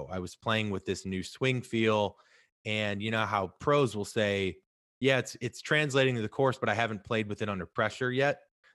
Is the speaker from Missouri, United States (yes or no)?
yes; St. Louis, Missouri, United States; I'm from St. Louis originally, both be in town for something, and we were able to play together.